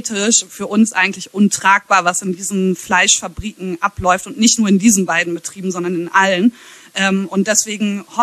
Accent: Ahaus, North Rhine-Westphalia, Germany; Wir stehen beide als Söhne und Töchter der Stadt Ahaus im Wikipedia-Eintrag.

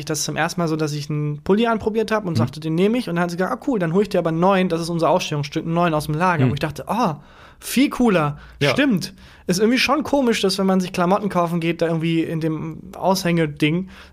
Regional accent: North Rhine-Westphalia, Germany; Ich komme ja aus der Nähe aus Bielefeld.

